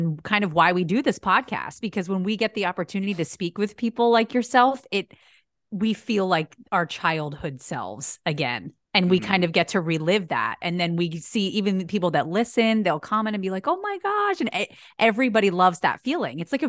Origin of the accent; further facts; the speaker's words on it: East Coast, United States; now in Los Angeles, United States; and I are in LA, but we're not from here. So like we kind of have the different experiences from like, I grew up on the East Coast